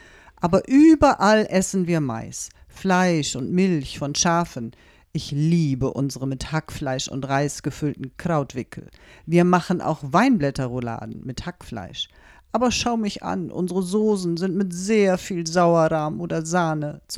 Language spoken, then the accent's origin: German; Romania; moved away as an adult; now in Berlin, Germany; ausnahmsweise fahre ich mal nicht in meine alte Heimat nach Rumänien.